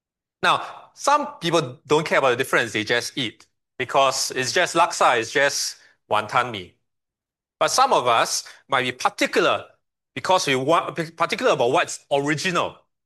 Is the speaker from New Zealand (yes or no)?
no; Singapore; I grew up in the Katong area.